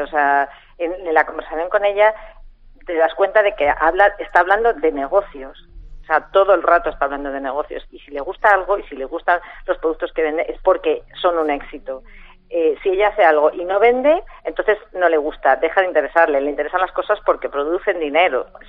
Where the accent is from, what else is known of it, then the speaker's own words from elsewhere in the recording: León, Castile and León, Spain; Yo soy de León.